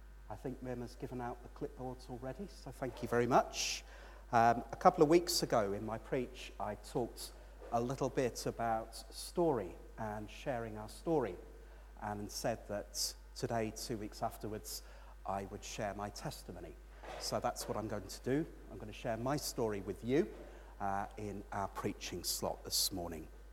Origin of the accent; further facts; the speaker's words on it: London, United Kingdom; So I was born in London in 1978, grew up in the suburbs of East London. And as London gets bigger and bigger and bigger over the years, the bit we were in is now probably in Kent.